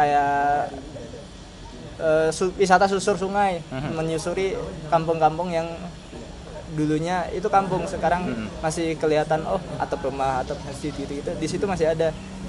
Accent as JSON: {"language": "Indonesian", "town": "Demak", "region": "Central Java", "country": "Indonesia", "said": "salah satunya daerah saya sendiri yaitu di Demak itu di Jawa Tengah gitu"}